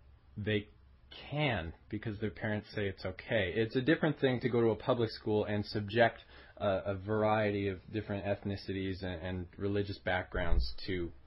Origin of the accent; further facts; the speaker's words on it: Alberta, Canada; growing up in Alberta around the age of 10 and 12